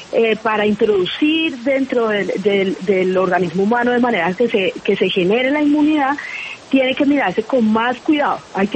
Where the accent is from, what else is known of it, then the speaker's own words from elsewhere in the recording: Bogotá, Bogotá D.C., Colombia; No, yo soy bogotana, pero de padre ecuatoriano.